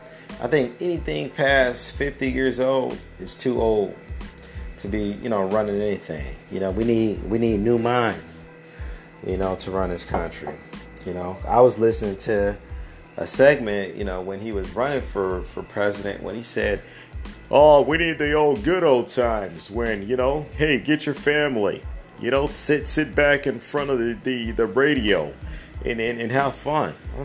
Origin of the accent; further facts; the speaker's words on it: Detroit, Michigan, United States; I mean, you know, I'm from Detroit, Michigan.